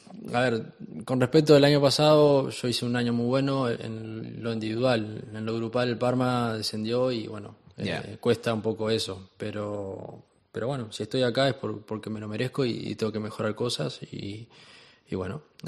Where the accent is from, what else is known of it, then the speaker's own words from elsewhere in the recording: Uruguay; yo recuerdo cuando era chico, iba al clásico en Uruguay y estábamos todos mezclados y no había problema.